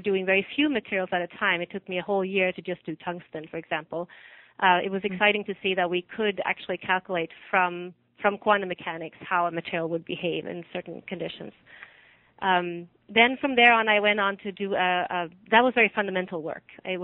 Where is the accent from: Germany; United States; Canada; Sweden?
Sweden; in Sweden many years ago. I did my PhD in Stockholm. I'm from Sweden originally.